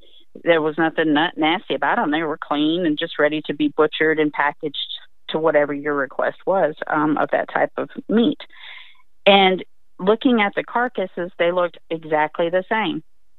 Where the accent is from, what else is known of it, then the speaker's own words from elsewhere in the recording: Colorado, United States; also born or lived in Alabama / Mississippi; I'm white, I'm from Colorado originally, but spent many, many years in the South between Alabama and Mississippi because my husband is from Alabama.